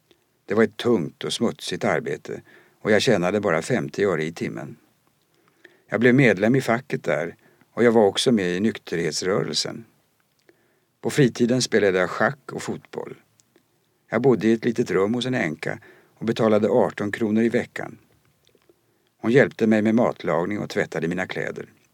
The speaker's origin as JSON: {"language": "Swedish", "town": "Nyköping", "region": "Södermanland", "country": "Sweden", "tie": "born there", "said": "Jag föddes i Nyköping 1914."}